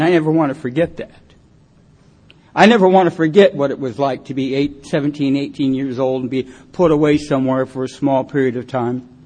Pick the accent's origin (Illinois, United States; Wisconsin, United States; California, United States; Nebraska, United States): California, United States; also born or lived in Detroit; I was born in Detroit. I came out to California when I was about 4 years old. I was brought up in a little foster home for a while.